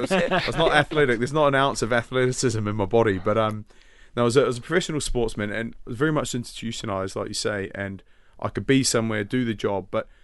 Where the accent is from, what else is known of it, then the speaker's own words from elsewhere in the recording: New Zealand; it pains me as a Kiwi